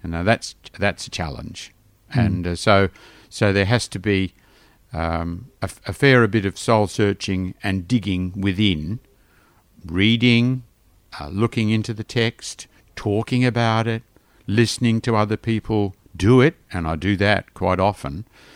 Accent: Melbourne, Victoria, Australia; being a good old Melbourne boy and growing up in Melbourne in the 50s and the 60s.

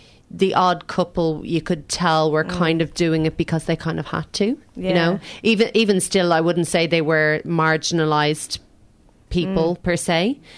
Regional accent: Ireland; even though I'm an Irish...

